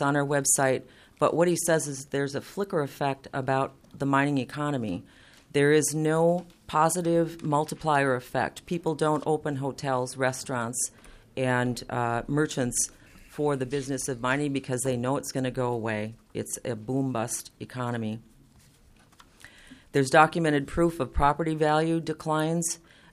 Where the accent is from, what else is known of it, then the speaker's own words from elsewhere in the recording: Florence Township, Minnesota, United States; I'm from Florence Township. I'm on the Planning Commission.